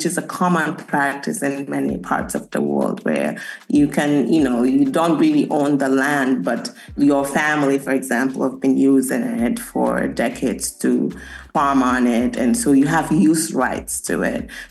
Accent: Gambia; now in United States; I grew up in the Gambia my whole life.

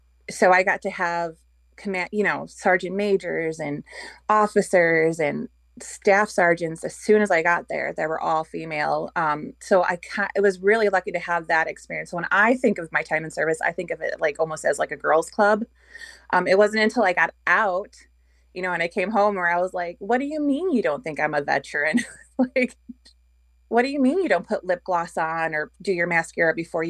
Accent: United States; And I'm like, but I'm the American veteran. I was like, he's not even this country's veteran.

